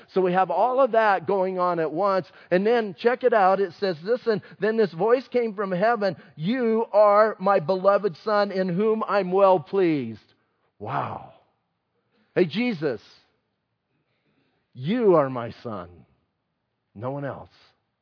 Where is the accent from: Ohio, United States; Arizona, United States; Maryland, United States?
Arizona, United States; Bisbee; I'm from Bisbee, so it's all good.